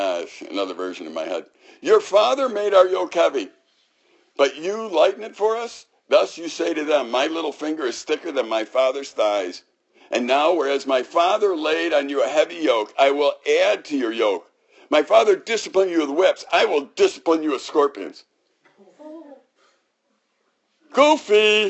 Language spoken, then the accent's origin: English; Chicago, Illinois, United States; I'd say I grew up in Chicago.